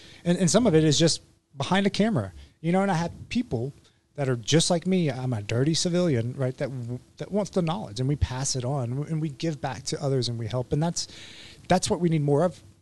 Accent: Memphis, Tennessee, United States; because I grew up in Memphis, and there's still to this day racial tension.

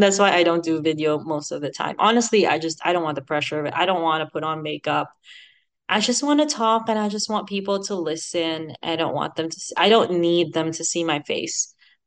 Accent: Philippines; accent: Filipino; But I'm Filipino. Right now, I'm using my kind of Californian accent, but I still sound Filipino sometimes. But if I use my Filipino accent, it might not be picked up by AI.

